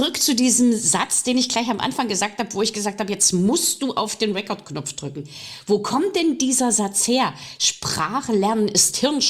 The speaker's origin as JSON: {"language": "German", "country": "Belarus", "said": "haben eine Belorussin vor sich. Also eine aus dem Föderationskreis und keine Deutsche. Das heißt, ich habe keinen Akzent, sondern ich habe einen Dialekt, würde man so formulieren."}